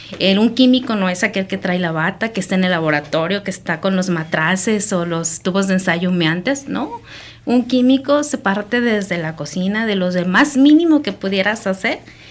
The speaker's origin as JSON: {"language": "Spanish", "country": "Mexico", "said": "nosotros, verdaderos mexicanos y poniendo nuestra raíz del maíz presente"}